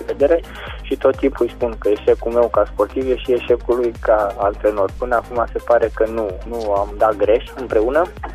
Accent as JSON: {"language": "Romanian", "town": "Caransebeș", "region": "Caraș-Severin", "country": "Romania", "said": "sunt din Caransebeș"}